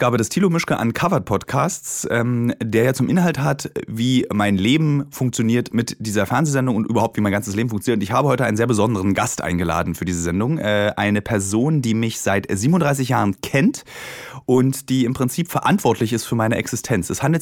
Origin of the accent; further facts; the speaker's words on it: East Germany, Germany; Also ich meine, wir kommen aus der DDR